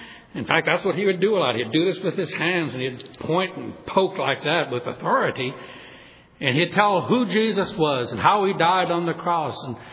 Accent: New Orleans, Louisiana, United States; As you know, I was born and raised down in New Orleans, and I was born in 1952.

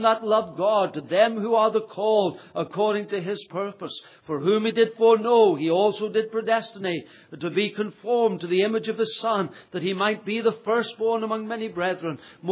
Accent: Liverpool, North West England, United Kingdom; I'm actually from England. I was born and bred in the city of Liverpool and in England, in the United Kingdom. So I'm an Englishman, despite the accent.

